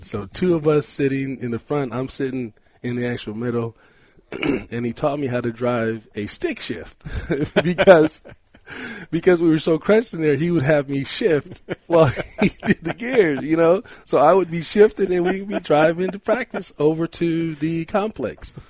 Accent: Hanford, California, United States; And but growing up in Hanford, man, I was absolutely blessed with the people that God had surrounded me by, with the mentors, with the coaches.

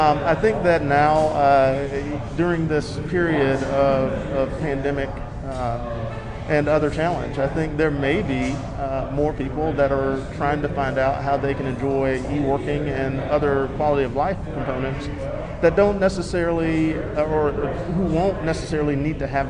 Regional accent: Savannah, Georgia, United States; now in Decatur, United States; Yeah, so I'm from Savannah.

